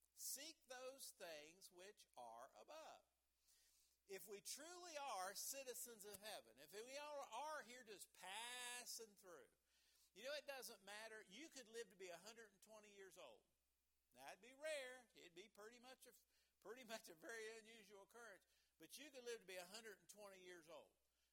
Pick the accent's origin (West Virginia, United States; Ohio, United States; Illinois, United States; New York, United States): West Virginia, United States; born there; glad that God allowed me to be born in the mountains of West Virginia. I'm so glad that I'm a USAer. I'm an American.